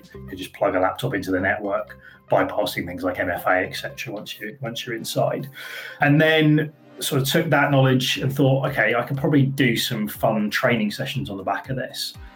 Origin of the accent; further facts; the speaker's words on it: United Kingdom; we're British and we don't really do that very often.